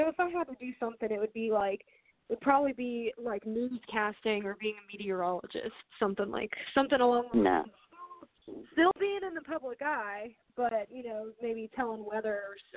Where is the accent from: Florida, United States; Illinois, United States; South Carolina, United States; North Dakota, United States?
Florida, United States; moved away; And when I'm originally from Florida, so I lived in Florida, and me and my best friend would go running on the beach like every morning.